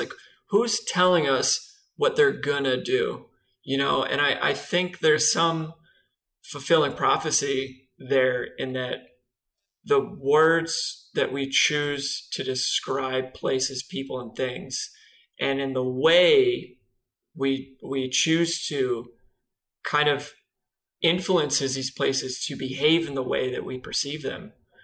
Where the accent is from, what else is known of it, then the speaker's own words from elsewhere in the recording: New York, United States; By the way, everyone, … is from Manhattan. I'm from Long Island.